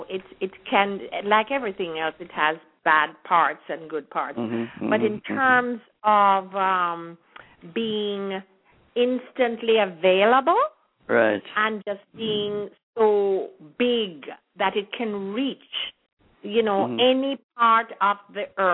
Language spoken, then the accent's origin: English; Jamaica; now in United States; during my period of growing up in Jamaica.